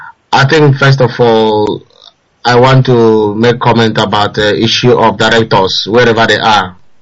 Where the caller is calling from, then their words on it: Nottingham, East Midlands, United Kingdom; I'm calling from Nottingham.